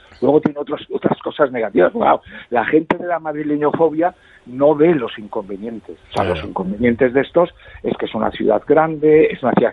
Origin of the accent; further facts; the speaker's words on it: Galicia, Spain; y dices pues soy de Galicia